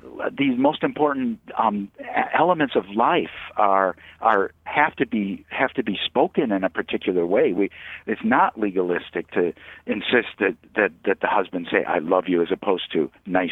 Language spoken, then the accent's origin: English; Michigan, United States; I'd really like to be in northern Michigan right now. I'm from Michigan.